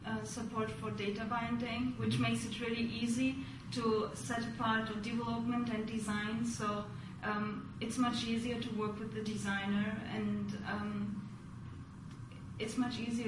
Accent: Turkey; English is a second language; moved away as an adult; now in United States; At the moment, I'm an independent consultant. I'm originally from Turkey

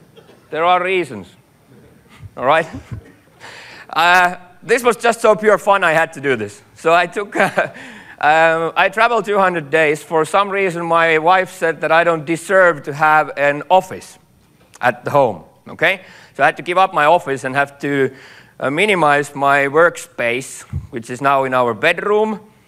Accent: Finland; I'm from Finland.

